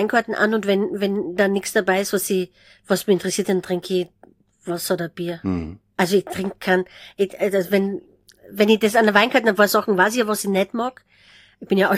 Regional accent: Styria, Austria; ich komme aus der Südsteiermark, da fährt man am Wochenende auf den Buschenschank und dann trinkt man Kläfner und dann fährt man wieder heim.

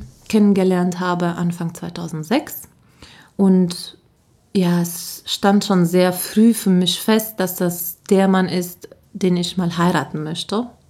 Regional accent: Carpathians, Romania; born or raised there; now in Germany

